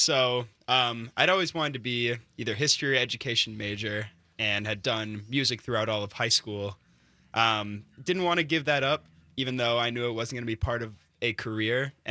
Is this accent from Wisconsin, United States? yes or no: yes; Madison, Wisconsin, United States; It was in Madison. So I'm from Madison.